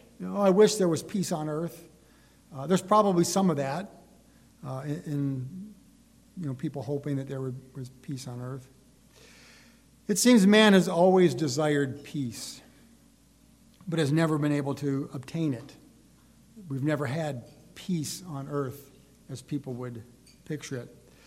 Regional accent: Detroit, Michigan, United States; I grew up in the Detroit area.

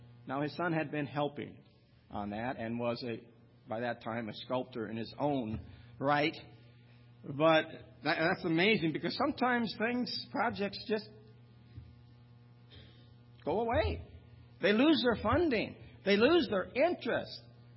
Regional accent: South Dakota, United States; I can say that because I'm from South Dakota, but I'm from the east part of the state.

